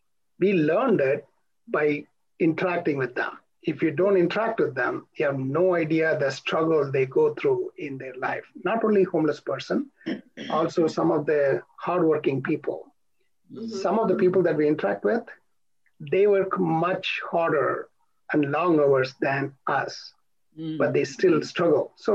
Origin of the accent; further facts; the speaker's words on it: Chennai, Tamil Nadu, India; I grew up in Chennai, India, which is more like a downtown living experience.